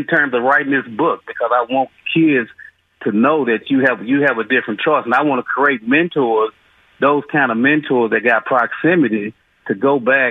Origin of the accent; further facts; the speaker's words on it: Dallas, Texas, United States; I'm from South Dallas, from East Dallas. It's a tough neighborhood, and that's not really me.